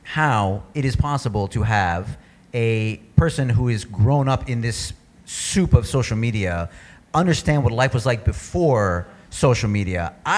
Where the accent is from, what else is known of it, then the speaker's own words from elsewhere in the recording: the South, United States; Yes, I grew up in the South.